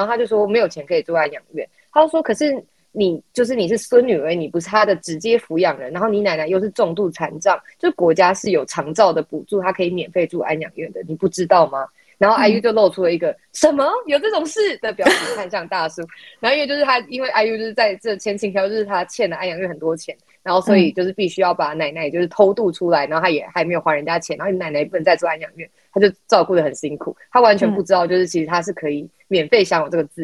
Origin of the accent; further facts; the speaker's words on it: Kaohsiung, Taiwan; 我是高雄人，我跟你的立委不会是同样的立委